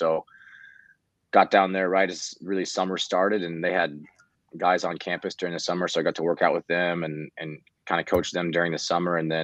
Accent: Kansas, United States; because I'm a Midwest guy. I grew up in Kansas

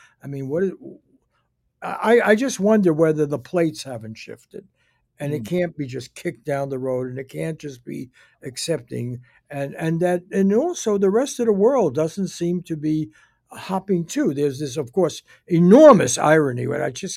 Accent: United States; I am an American Jew. I know a lot of Jewish people.

